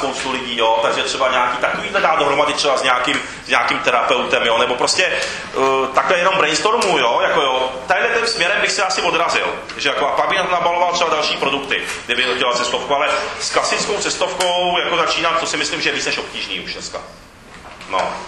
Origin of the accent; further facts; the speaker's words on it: Japan; protože já jsem vyrostl v Japonsku a ve Spojených státech to taky znám velice dobře